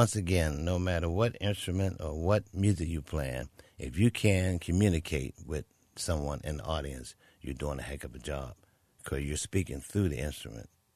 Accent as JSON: {"language": "English", "town": "Pittsburgh", "region": "Pennsylvania", "country": "United States", "tie": "born or raised there", "said": "Well, Pittsburgh is my hometown, and it's where my roots are."}